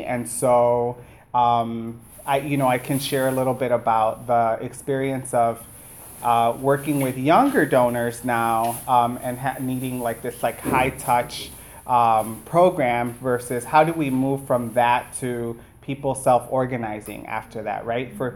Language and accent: English; Chicago, Illinois, United States; Is anyone here from Chicago? Yay! I'm from Chicago, from Crossroads Fund.